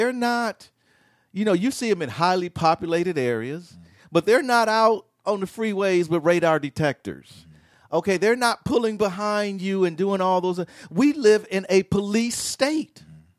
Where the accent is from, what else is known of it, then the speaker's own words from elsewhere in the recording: Milwaukee, Wisconsin, United States; I'm from Milwaukee. I know the church he goes to.